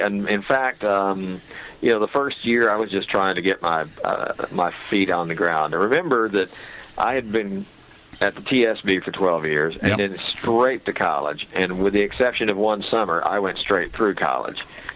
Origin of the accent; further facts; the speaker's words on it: Stephenville, Texas, United States; I grew up in Stephenville with KSTV, so a little different.